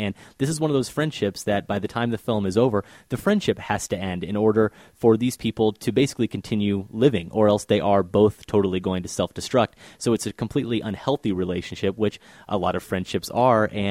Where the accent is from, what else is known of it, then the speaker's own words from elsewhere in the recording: Boston, Massachusetts, United States; accent: Boston; minus my Boston accent there. I wanted to spare everyone that.